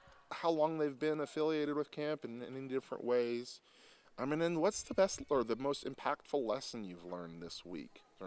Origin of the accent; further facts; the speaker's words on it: Menlo Park, California, United States; I am from Menlo Park, and I've been coming to camp since I was 12 years old